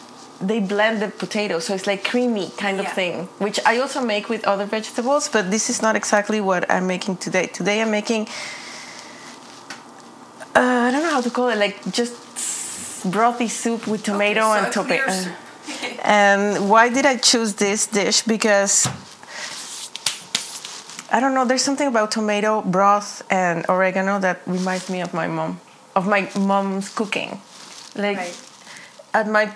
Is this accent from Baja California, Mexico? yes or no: no; Mexico City, Mexico; also born or lived in Banff; now in Ottawa, Canada; I'm 42. I'm from Mexico City. And I've been living in Ottawa for 11 years. Actually 10 years, because the first year we lived in Banff.